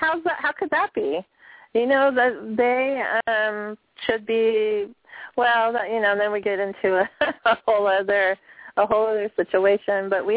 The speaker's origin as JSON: {"language": "English", "region": "California", "country": "United States", "tie": "born or raised there", "said": "when I'm born and raised in California. I went to school in the 60s."}